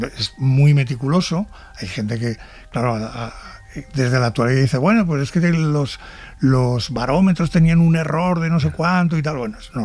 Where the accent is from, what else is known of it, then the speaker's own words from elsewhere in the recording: Madrid, Community of Madrid, Spain; yo soy madrileño